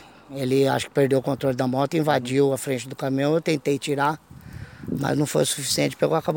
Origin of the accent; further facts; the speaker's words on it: Campinas, São Paulo, Brazil; Eu sou de Campinas.